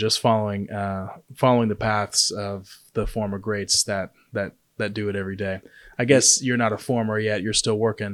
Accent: Atlanta, Georgia, United States; it makes me feel like I'm back home, because Chick-fil-A was founded in my home country, Atlanta, Georgia.

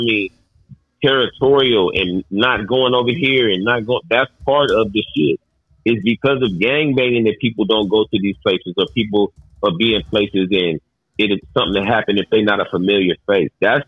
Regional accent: San Diego, California, United States; I'm from San Diego. I'm from 2 hours away from where he was at.

